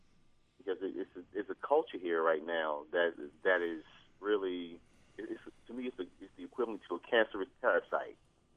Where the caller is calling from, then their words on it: Maryland, United States; I'm calling from Baltimore County, and this is regarding the stop snitching / culture of intimidation.